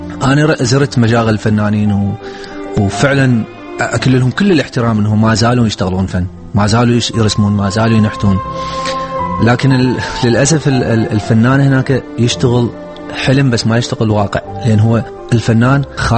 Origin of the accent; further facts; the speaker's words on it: Iraq; also born or lived in Europe; بتجربتنا إحنا البسيطة من العراق جايين